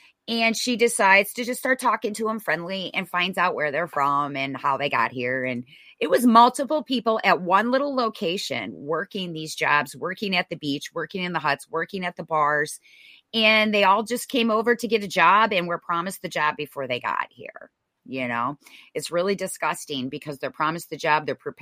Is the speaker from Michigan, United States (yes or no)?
yes; Michigan, United States; This morning on Fox, Michigan was tied, you know, and being my home state, I pay close attention to that.